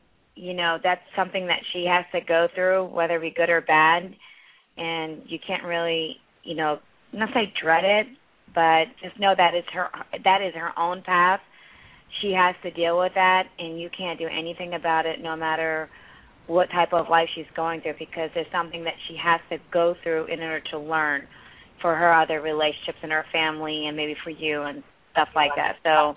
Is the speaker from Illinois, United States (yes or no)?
no; Philadelphia, Pennsylvania, United States; Okay, I'm from Philly. I go by there all the time when I go home.